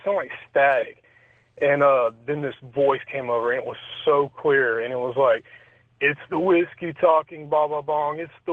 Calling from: Lexington, Kentucky, United States; from Lexington, Kentucky, WLAC.

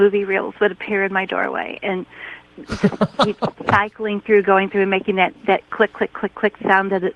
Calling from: St. Louis, Missouri, United States; Hi, from St. Louis.

